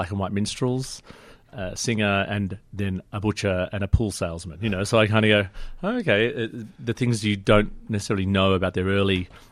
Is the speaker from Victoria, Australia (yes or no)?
no; Sydney, New South Wales, Australia; also born or lived in United Kingdom; So I was born in Sydney and then dragged away to the UK until I was five, really.